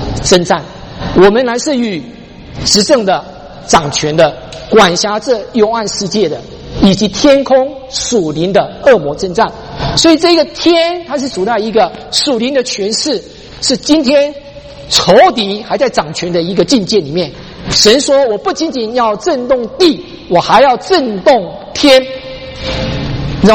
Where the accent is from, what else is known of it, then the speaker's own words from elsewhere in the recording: Taiwan; 还有我不晓得在我们从台湾来的哈